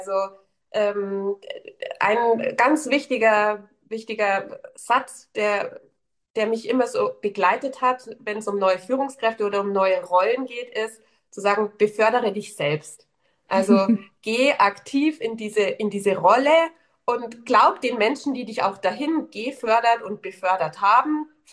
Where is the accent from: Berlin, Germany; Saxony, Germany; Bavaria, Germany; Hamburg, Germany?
Bavaria, Germany; Ja, bei uns in Bayern wird es vielleicht irgendwie noch ein Weißwurstfrühstück geben.